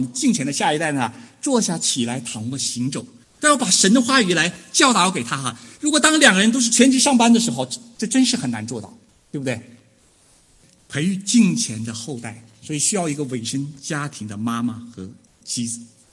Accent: Northeast China, China; 我是东北人哈，我知道我们东北的妇女一结婚就是家里的财务大权一定要抓到手的

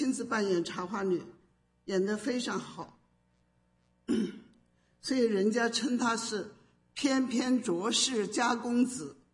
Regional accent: China; 我感觉到这个佛教啊，在我们中国人的对我们中国人吸引力这么强

